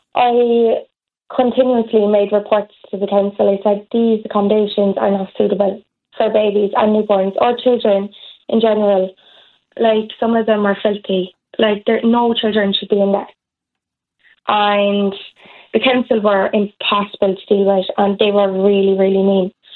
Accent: Carrigaline, Munster, Ireland; to get to property I'm in now, in Carrigaline, in my hometown.

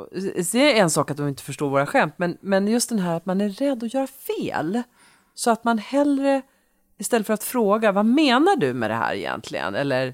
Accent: Umeå, Västerbotten County, Sweden; born there; Så var det Umeå, min födelsestad. Min födelsestad.

